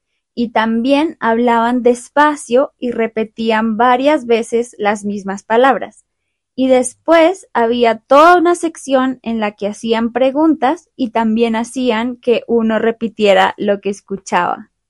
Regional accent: Bogotá, Colombia; first language Spanish; yo nací y crecí en Bogotá, en Colombia, y mi lengua materna es el español.

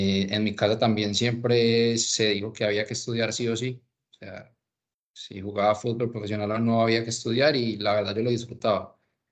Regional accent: Medellín, Antioquia, Colombia; born there; Nací en Medellín, 3 de octubre del 91.

